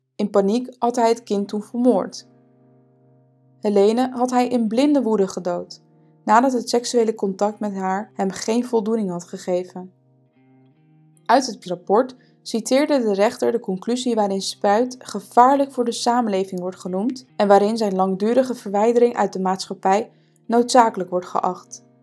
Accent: Amsterdam, North Holland, Netherlands; Ik ben zelf opgegroeid in Amsterdam-Noord, op 10 minuten loopafstand van het sportpark Elsenhagen.

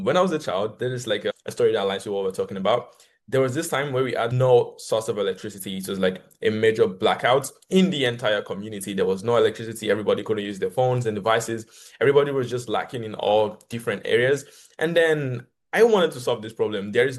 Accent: Lagos, Nigeria; I'm from Nigeria, Lagos, Nigeria, and we see and face problems all the time.

